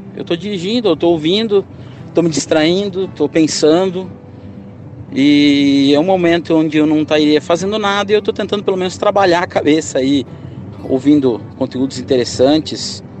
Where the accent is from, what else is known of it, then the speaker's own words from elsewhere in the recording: Sorriso, Mato Grosso, Brazil; eu moro numa cidade que tem pouco mais de 100 mil habitantes, e o carro-chefe aqui é o agro. Sou de Sorriso, aqui do Mato Grosso, é a capital nacional do agronegócio.